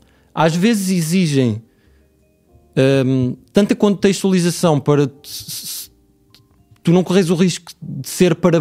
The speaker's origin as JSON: {"language": "Portuguese", "town": "Torres Novas", "region": "Centro", "country": "Portugal", "said": "Eu sou de Torres Novas. Sou de Torres Novas, mas já vivo cá."}